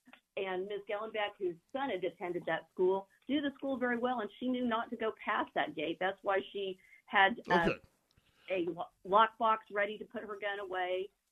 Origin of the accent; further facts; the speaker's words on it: Chicago, Illinois, United States; I come from Chicago.